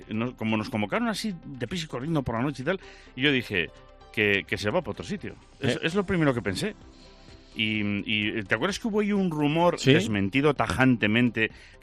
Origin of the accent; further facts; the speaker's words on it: Galicia, Spain; yo soy gallego y esto de bañarse en el Atlántico, pues parece que le curte y le entrena a uno